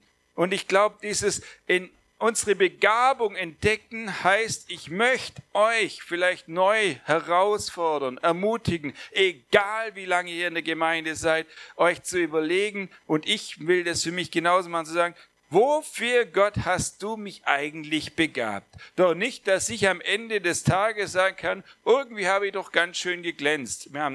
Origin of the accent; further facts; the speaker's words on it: Baden-Württemberg, Germany; Ich habe nicht nur, dass wir aus Baden-Württemberg kommen, weil das ist ja ein Badenzer, ich bin Schwabe